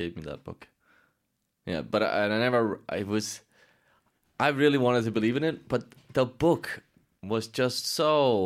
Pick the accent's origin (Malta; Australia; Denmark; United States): Denmark; Jaffa, Denmark.